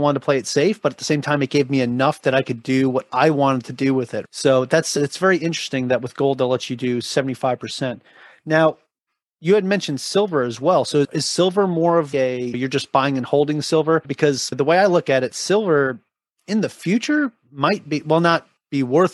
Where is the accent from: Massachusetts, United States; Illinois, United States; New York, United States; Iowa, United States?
New York, United States; I grew up in New York, man, for sure. I saw gold fillings and gold teeth all the time, for sure.